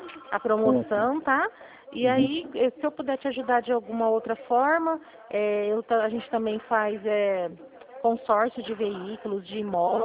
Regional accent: Dracena, São Paulo, Brazil

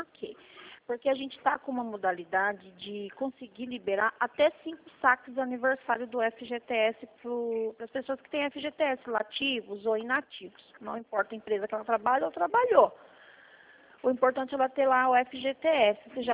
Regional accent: Sorocaba, São Paulo, Brazil; eu sou daqui de Sorocaba, se ela quiser até vir no escritório, ela pode vir

